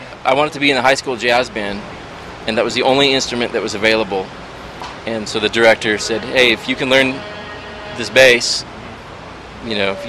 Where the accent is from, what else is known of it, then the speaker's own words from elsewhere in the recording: Visalia, California, United States; So I grew up in Visalia